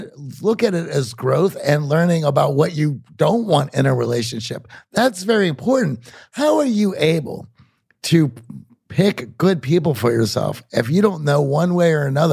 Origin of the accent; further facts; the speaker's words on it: Pittsburgh, Pennsylvania, United States; I'm from Pittsburgh. And they're like, that's funny.